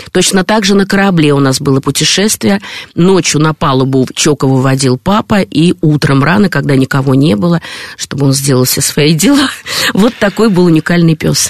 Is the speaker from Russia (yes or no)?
no; Riga, Latvia; потому что я из Прибалтики, и, значит, я там родилась в Риге.